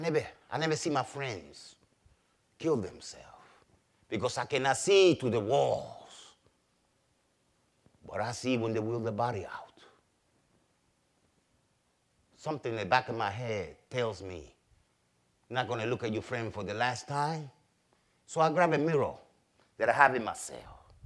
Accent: Puerto Rico; also born or lived in Brooklyn, New York; I was born in Brooklyn, New York, but I raised in the island of Puerto Rico. They took me back when I was a little kid.

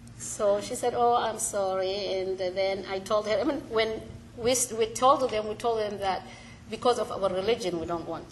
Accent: Ethiopia; English is a second language; I am from Ethiopia.

